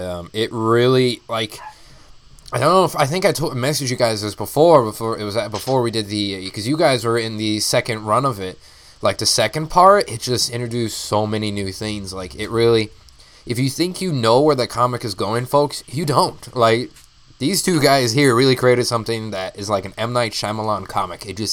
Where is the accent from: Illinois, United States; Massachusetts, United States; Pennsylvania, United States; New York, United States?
Illinois, United States; now in Phoenix, United States; But I have with me here some guys from my home state of Illinois.